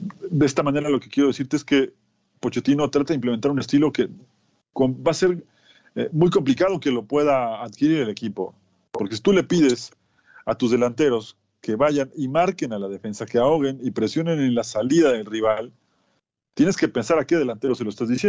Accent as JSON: {"language": "Spanish", "country": "Mexico", "said": "como buen mexicano, si pasas por allá y te dicen que hay fiesta, vas"}